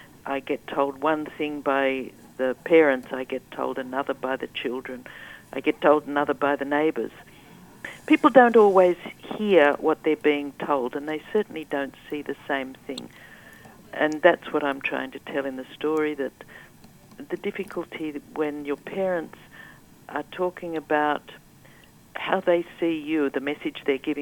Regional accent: Chatswood, New South Wales, Australia; born there; I was born in Chatswood, and my parents were born in Australia.

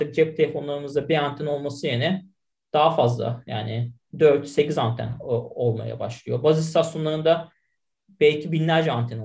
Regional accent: Istanbul, Turkey; moved away as an adult; also born or lived in United States; now in Australia; 3 seneden beri Avustralya'dayım. Hatta 4 sene oluyor. Ben doğma büyüme İstanbulluyum. Çocukluğum İstanbul'un Rami Gaziosmanpaşa taraflarında geçti.

